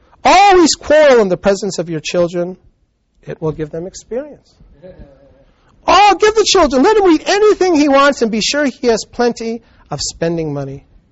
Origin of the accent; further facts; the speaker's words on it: Sacramento, California, United States; I'm from Sacramento.